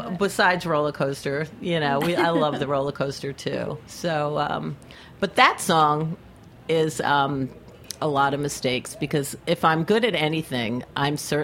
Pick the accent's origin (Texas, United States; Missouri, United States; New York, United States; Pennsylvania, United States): New York, United States; Bronx; born there; I was born in the Bronx but never lived there, but I feel like I'm so Bronx is in my blood.